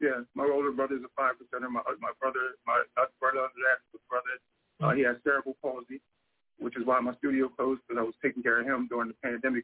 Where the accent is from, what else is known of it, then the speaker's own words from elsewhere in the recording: Delaware, United States; because I'm from Delaware and … from Delaware, you know, Kasa raised us as far as the Rasta knowledge.